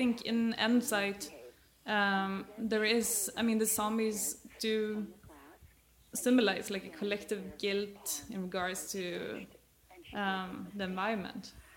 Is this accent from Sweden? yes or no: yes; Sweden; I'm from Sweden.